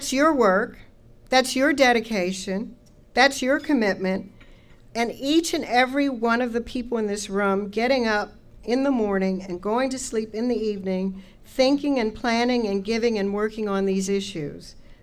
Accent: Maryland, United States; It's hard, it's my home state. We recently got a bill through the legislature in Maryland pushing for marriage equality.

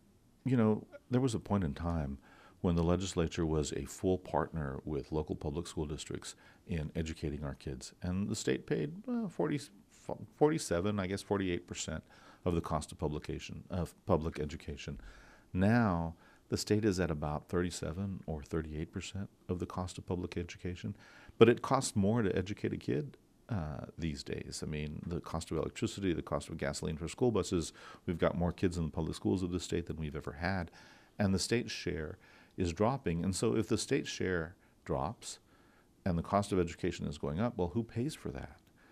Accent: Alpine, United States; I grew up in Alpine, and there wasn't, you weren't taught to dream in those days.

